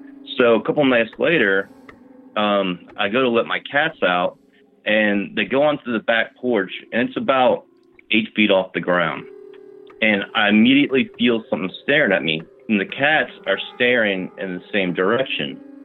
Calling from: Virginia, United States; I'm calling from Virginia.

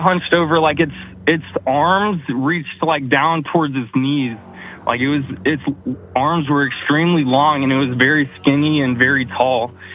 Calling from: North Carolina, United States; I'm calling from North Carolina.

